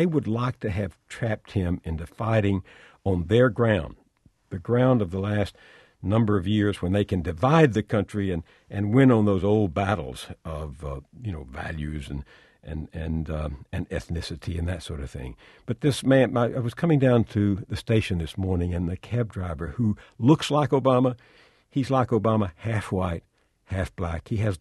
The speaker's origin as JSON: {"language": "English", "region": "the South", "country": "United States", "tie": "born or raised there", "said": "when I was a boy growing up in the South"}